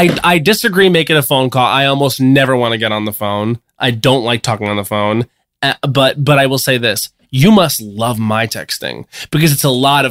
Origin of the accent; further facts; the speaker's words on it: Long Island, New York, United States; Joel thinks I'm from New Jersey more than he thinks I'm from Long Island.